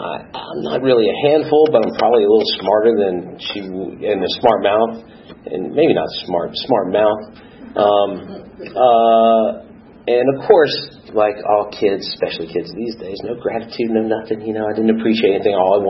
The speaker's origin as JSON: {"language": "English", "region": "Pennsylvania", "country": "United States", "tie": "born or raised there", "also_born_or_lived": "White Plains, New York / New Jersey", "said": "But I was born in 1966 in White Plains, New York. And, And lived up there for a couple of years, then moved to New Jersey and then to Pennsylvania."}